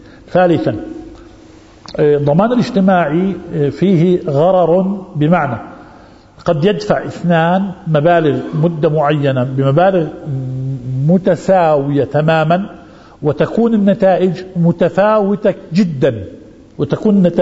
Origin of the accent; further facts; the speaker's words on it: Jordan; جاءوا بلادنا الأردن